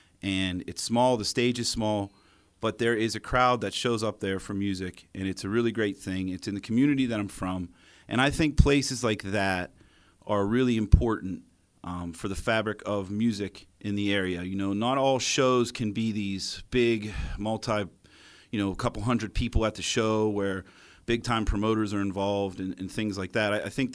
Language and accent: English; Dormont, Pennsylvania, United States; it's at a smaller place in Dormont, and I'm from Dormont.